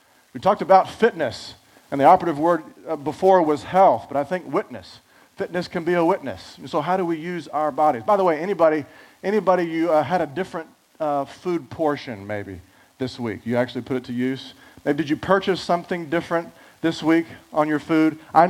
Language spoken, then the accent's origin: English; Texas, United States; I'm from Texas, right? I'm very, very Caucasian.